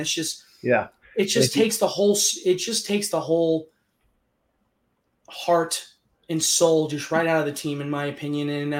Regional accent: California, United States; I mean, just growing up in the Bay Area, man, you know, the Oakland Raiders, the Athletics, I mean, they really brought the heart to the Bay.

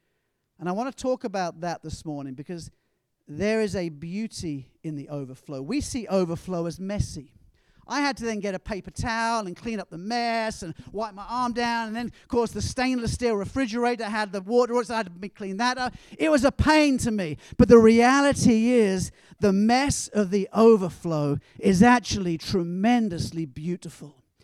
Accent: England, United Kingdom; And I will, because I'm English, and we tend to do that sometimes.

